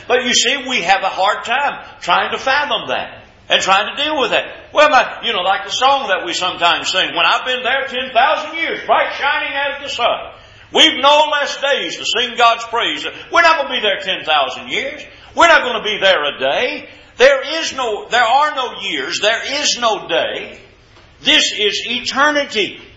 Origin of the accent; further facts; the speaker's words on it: Louisville, Kentucky, United States; You know, I was raised in Louisville, Kentucky. And I can remember as a young man growing up in Louisville